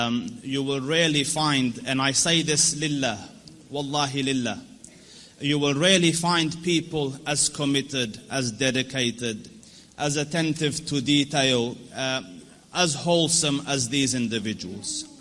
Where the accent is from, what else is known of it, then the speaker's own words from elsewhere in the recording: Afghanistan; I am from Afghanistan.